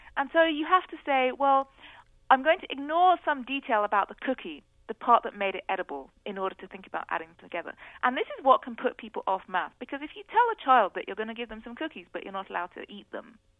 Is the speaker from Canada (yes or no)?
no; England, United Kingdom; I'm from England, of course, and so we tend to say maths. But I have trained myself to say math.